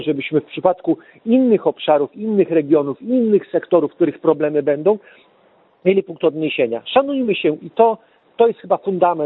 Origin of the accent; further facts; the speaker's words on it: Podlaskie Voivodeship, Poland; Ja jestem z Suwalszczyzny i zawsze się śmieję, że Suwalszczyzna to jest część Śląska